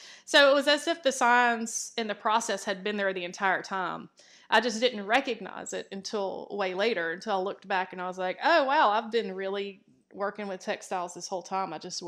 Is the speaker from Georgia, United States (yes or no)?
yes; Columbus, Georgia, United States; I grew up in Columbus, Georgia, which is Fort Benning.